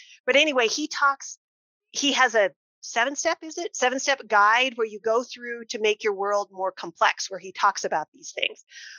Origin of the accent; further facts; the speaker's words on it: United States; So we're from the States.